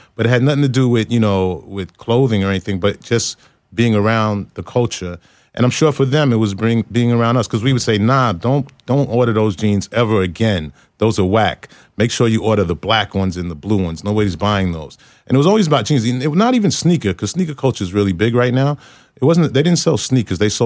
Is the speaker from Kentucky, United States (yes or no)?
no; Queens, New York, United States; also born or lived in Brooklyn; Till about 7. Then we moved out to Queens. So that was the movement. You get a crib in Queens.